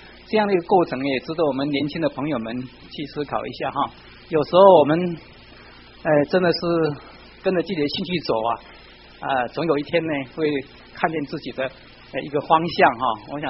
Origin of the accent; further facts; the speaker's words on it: Tainan, Taiwan; 说我是本地人，闽南人